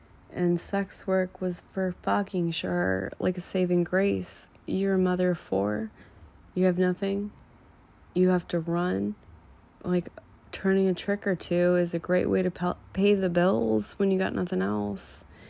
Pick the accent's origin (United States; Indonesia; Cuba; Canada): United States; California; I'm a Californian, true and true, through and through.